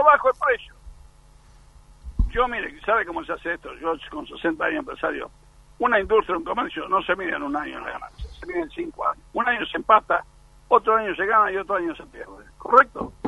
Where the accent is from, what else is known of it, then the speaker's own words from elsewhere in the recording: Buenos Aires, Argentina; born there; yo con 81 años vivo, nací acá en Villa Crespo.